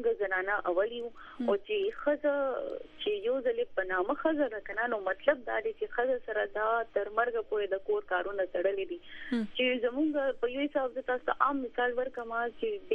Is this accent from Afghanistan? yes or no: no; Pakistan; زما فرست پرایورټی زما ملک دی زما پاکستان دی